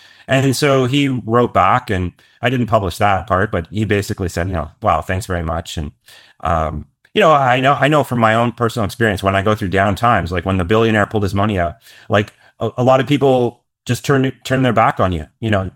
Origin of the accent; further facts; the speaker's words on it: Canada; Yeah, like I'm Canadian.